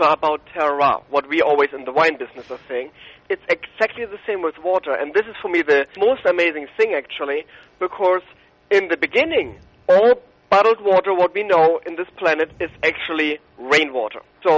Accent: Schleswig-Holstein, Germany; English is a second language; I'm coming from Germany, I'm German born. I spent my whole life on water because I'm coming from the Danish border and we have the Baltic and the North Sea right in front of me.

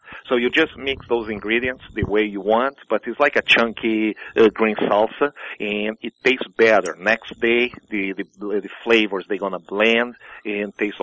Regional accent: Rio Grande do Sul, Brazil; I want to do something that was representing my hometown. You know, like the place I came from, the birthplace of churrasco.

